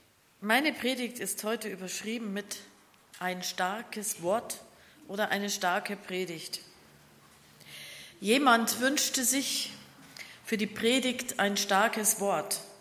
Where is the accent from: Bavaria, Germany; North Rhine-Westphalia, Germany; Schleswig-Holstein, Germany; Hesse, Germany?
Bavaria, Germany; born there; Ich komme gebürtig aus Bayern, das heißt, ich kann den mecklenburgischen Dialekt gar nicht lesen.